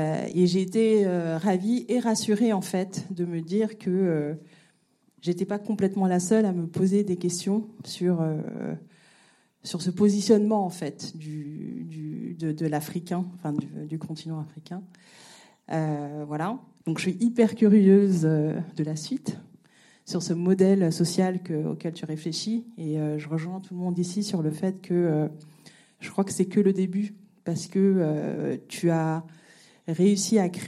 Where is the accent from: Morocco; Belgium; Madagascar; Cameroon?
Madagascar; moved away as an adult; now in France; J'ai grandi à Madagascar et je suis venue en France pour faire mes études. Madagascar qui fait donc partie des pays les moins avancés.